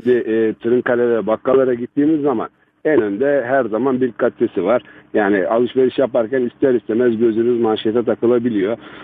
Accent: Bayburt, Turkey; now in Duisburg, Germany; Artı bir de Bayburtluyum. Bizim oradan Çoruh Nehri geçmekte, Bayburt şehrinden.

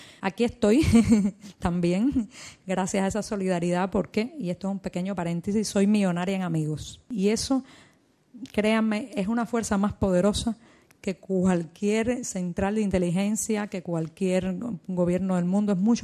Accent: Cuba; son inherentes a la vida cubana. De manera que estoy acostumbrada y me encantaría que en mi país también pudiera ocurrir así

